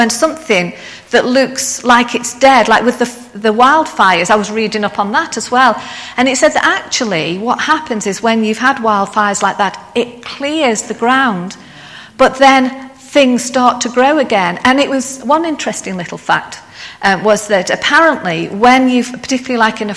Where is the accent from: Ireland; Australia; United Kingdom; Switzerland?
United Kingdom; England; maybe it's because I'm from the Midlands and we're used to a lot of rain